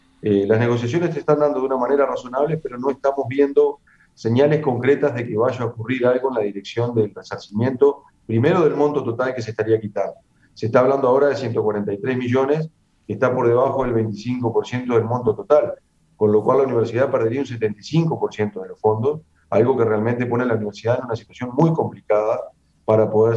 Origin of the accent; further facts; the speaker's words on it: Paso de los Toros, Tacuarembó, Uruguay; soy de Paso de los Toros, no San Gregorio de Polanco.